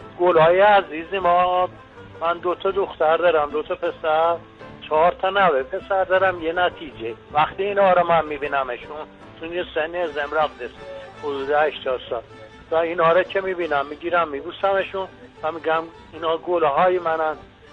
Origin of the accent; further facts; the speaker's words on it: Isfahan, Iran; از اصفهان